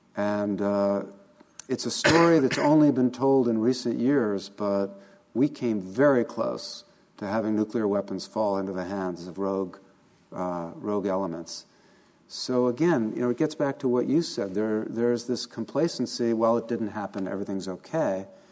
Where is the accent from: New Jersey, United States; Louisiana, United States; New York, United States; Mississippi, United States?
New York, United States; New York City; And I grew up in New York City.